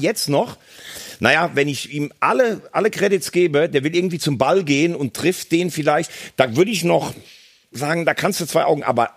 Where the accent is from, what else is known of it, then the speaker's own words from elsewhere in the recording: Rhineland-Palatinate, Germany; ich bin ja Rheinland-Pfälzer, deshalb mag ich ja Mainz, also gebürtige Rheinland-Pfälzer